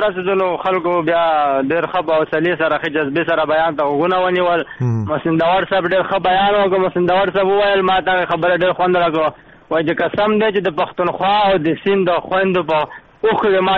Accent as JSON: {"language": "Pashto", "town": "Barmal", "region": "Paktika", "country": "Afghanistan", "moved": "yes", "lives_now": "Karachi, Pakistan", "said": "کراچۍ ته مونږ د پکتیکا ولایت برمل ولسوالۍ نه تللی او د لماسي سره تعلق لرو مرغې سره نږدې سیمه ده."}